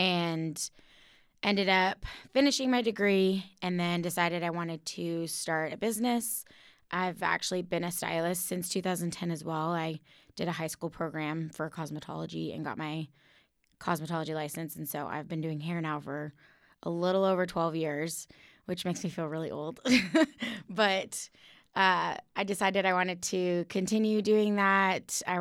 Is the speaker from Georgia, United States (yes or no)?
no; Katy, Texas, United States; now in Waco, United States; I grew up in Katy, but it's weird. I meet people and everybody thinks I'm from Waco.